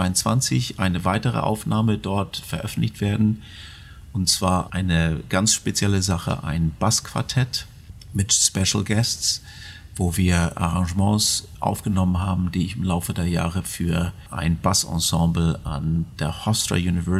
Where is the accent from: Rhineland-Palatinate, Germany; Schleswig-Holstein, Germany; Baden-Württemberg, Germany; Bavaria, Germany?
Schleswig-Holstein, Germany; Flensburg; born there; Ich bin als Norddeutscher, bin ja in Flensburg geboren, immerher ein bisschen zurückhaltender gewesen, introvertierter